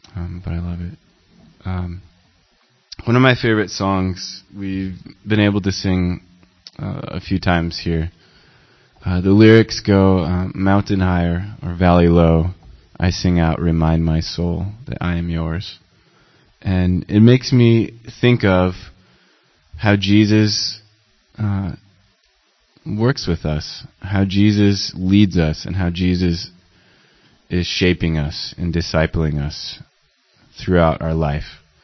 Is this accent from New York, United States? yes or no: no; South Dakota, United States; I'm from South Dakota, the United States. I grew up on a farm, so just thought I'd tell you that.